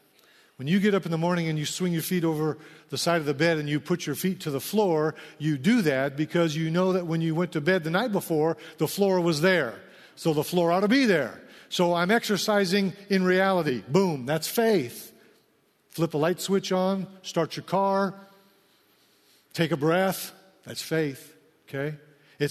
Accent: Iowa, United States; now in Riverside, United States; I'm a transplant, okay? I'm originally from Iowa and parts in the Midwest.

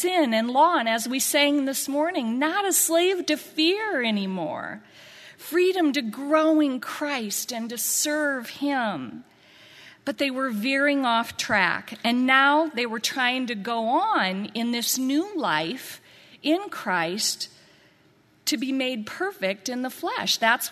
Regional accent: Midwest, United States; moved away; been out in California 31 years, and we would always try to get back about every couple of years. We're both from the Midwest, so we have a lot of family back there.

